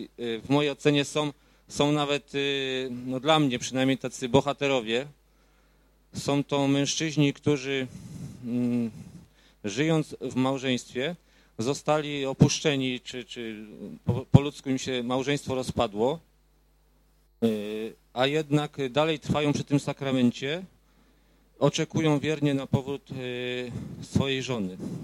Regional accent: Rydułtowy, Silesian Voivodeship, Poland; jesteśmy z Rydułtów. Przyjechaliśmy tutaj w czwórkę.

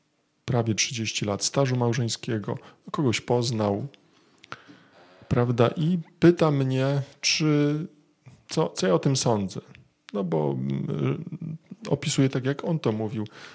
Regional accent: Świętokrzyskie Voivodeship, Poland; Ja pochodzę z województwa świętokrzyskiego i znam dane dotyczące województwa świętokrzyskiego.

